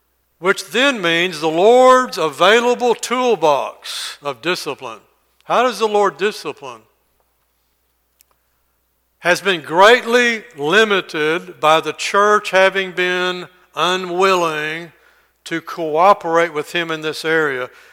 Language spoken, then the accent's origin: English; Corpus Christi, Texas, United States; As I said, I was raised in Corpus with a very large Navy base, a large Navy presence, and most of those men had tattoos.